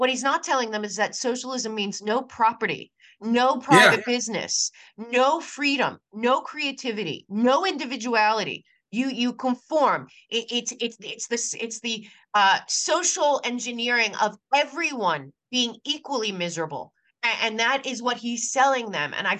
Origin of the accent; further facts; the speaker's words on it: New York City, New York, United States; First of all, I grew up in New York City.